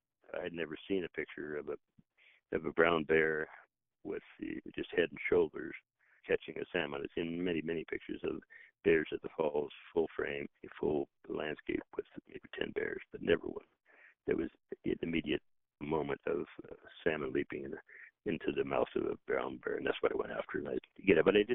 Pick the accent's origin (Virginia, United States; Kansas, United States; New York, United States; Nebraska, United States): Nebraska, United States; Part of how I got into it was growing up in Nebraska along the Platte River, where we had a hunting cabin on the Platte River